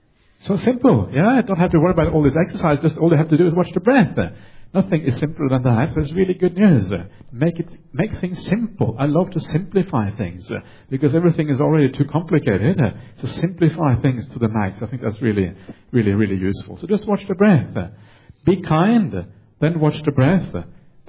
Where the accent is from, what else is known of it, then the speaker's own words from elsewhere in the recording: Norway; accent: Norwegian; English is a second language; Maybe my Norwegian accent is incomprehensible to people in Hong Kong.